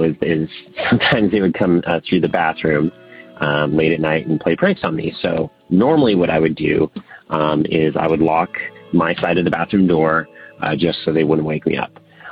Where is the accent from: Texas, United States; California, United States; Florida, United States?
California, United States; San Diego; Hey, Tony. … I love your show. So I am actually originally from San Diego.